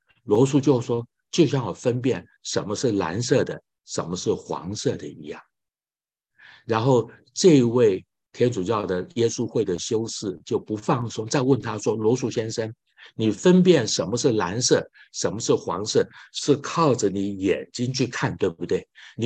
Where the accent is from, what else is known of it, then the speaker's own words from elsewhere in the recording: United States; 这就是我们美国人喜欢说 teachable moment